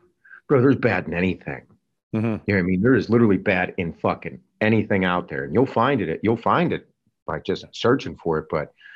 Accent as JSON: {"language": "English", "country": "United States", "said": "I'm very proud of where I'm from. I'm an American. I'm very proud of it."}